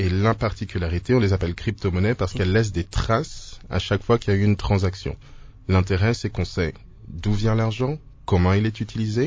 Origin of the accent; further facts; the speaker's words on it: DR Congo; moved away; je suis un Congolais de la diaspora qui est rentré en RDC il y a 2 ans.